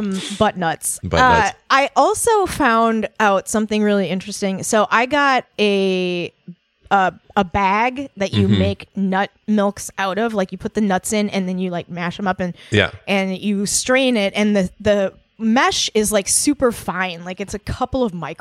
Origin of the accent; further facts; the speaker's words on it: Minnesota, United States; even though I was raised on cheeses because I'm from Minnesota